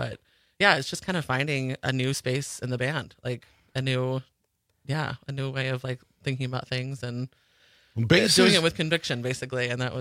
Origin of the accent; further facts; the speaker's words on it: Sandwich, Illinois, United States; So I grew up in Illinois, in a little town called Sandwich.